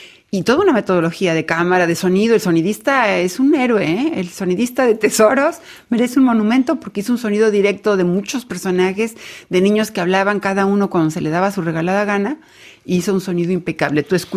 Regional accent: Mexico; que es el estado de Guerrero en México, que es uno de los estados que más sufren en este momento en mi país

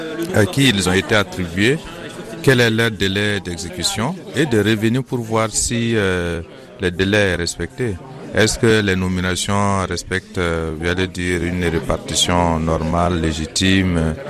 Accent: Burkina Faso; je suis du Burkina Faso.

